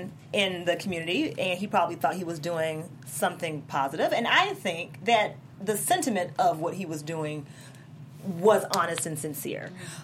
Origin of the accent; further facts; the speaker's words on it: the South, United States; I'm just trying to play devil's advocate as you are, Josh, Rod, because I'm from the South.